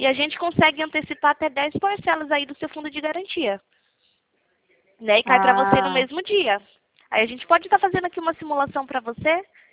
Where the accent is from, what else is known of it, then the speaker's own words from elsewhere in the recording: São Paulo, Brazil; eu sou de São Paulo.